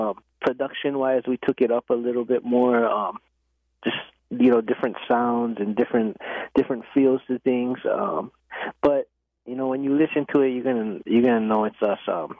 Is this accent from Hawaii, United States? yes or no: yes; Hawaii, United States; We're from Maui, yeah.